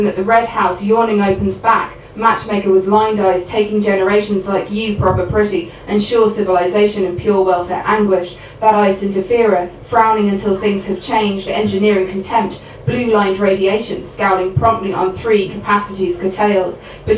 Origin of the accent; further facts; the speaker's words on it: England, United Kingdom; I wrote it when I was in England, as you may have guessed, I'm from England, and I was driving in the back of my parents' car